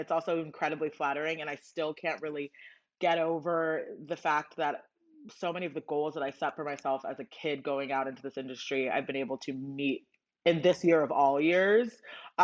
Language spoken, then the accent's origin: English; Los Angeles, California, United States; now in New York, United States; I'm from California, LA girl. I've never in my 11 years of New York gone used to winter, so I'm always trying to bring the summer in somehow.